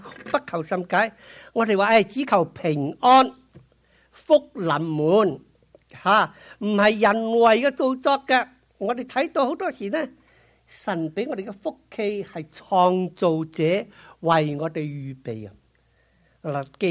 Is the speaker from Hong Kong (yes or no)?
yes; Hong Kong; 香港人很特别，我都是香港来的，新年的时候呢就不准扫地